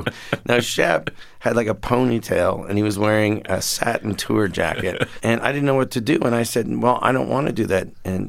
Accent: Toronto, Ontario, Canada; I'm an idiot from Toronto.

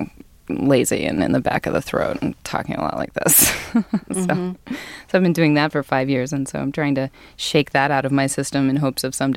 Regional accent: New Haven, Connecticut, United States; I grew up in New Haven, Connecticut, and I grew up singing and studying singing and singing with different choruses at Yale and different choruses in New Haven and around there

